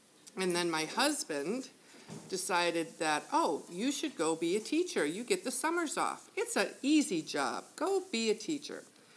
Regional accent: Connecticut, United States; I grew up in a small town in eastern Connecticut called Basra. We were very small.

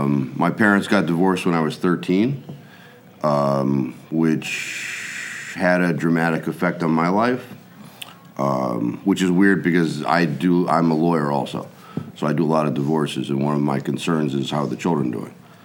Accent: Wallingford, United States; also born or lived in Queens, New York; Well, I was born in Queens, New York, and my family was from here. My father was in law school. And we moved here when I was about 3 years old. So basically, I grew up in Wallingford.

